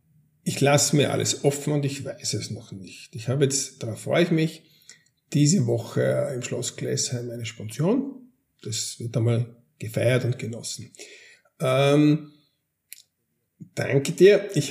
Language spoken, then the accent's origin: German; Graz, Styria, Austria; Ich habe als Jugendlicher in Graz aufgewachsen, in der Steiermark südlich in Österreich, und habe dort auch maturiert in Informatik.